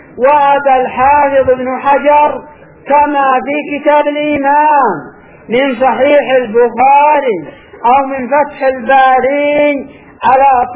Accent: Yemen; الكل عندنا في اليمن قريبة

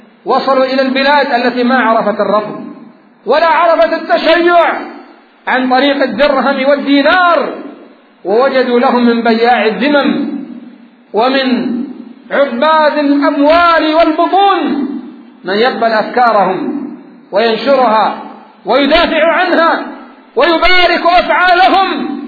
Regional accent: Yemen; بلادنا اليمن

